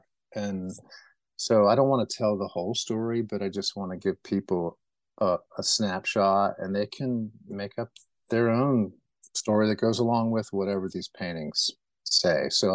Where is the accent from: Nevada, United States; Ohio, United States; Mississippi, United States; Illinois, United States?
Ohio, United States; all the nostalgia that I love about growing up in Ohio and rural environment and then coming down here.